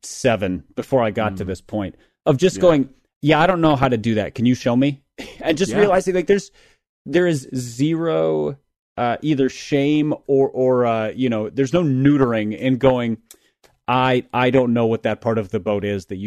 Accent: Minnesota, United States; I grew up in Minnesota, but I grew up in the city, like inner city.

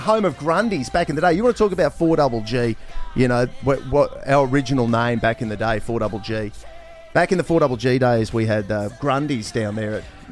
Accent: Gold Coast, Queensland, Australia; Now, I grew up here on the Gold Coast.

